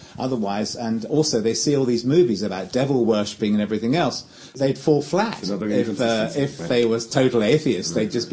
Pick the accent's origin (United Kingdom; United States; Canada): United Kingdom; England; certainly being English, for example